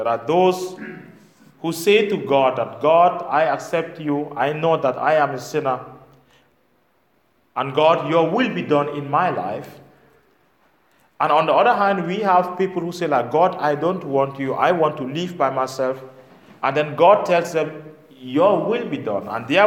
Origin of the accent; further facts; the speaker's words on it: Cameroon; I come from Cameroon, was colonized by Germany and maybe later by England and France.